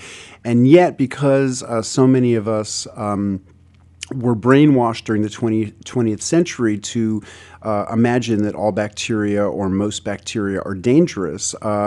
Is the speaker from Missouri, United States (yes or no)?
no; New York City, New York, United States; I moved from New York City, which is where I was born and raised, to rural Tennessee 25 years ago and got involved in gardening.